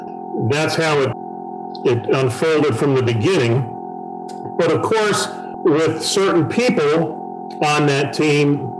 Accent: New Jersey, United States; I grew up in North Jersey

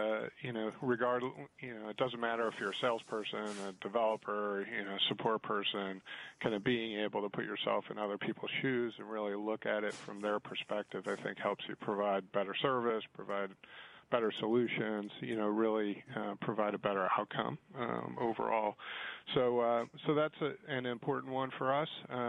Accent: St. Charles, Illinois, United States; I grew up in outside of Chicago, actually, so western suburbs of Chicago. In a place called St. Charles, Illinois.

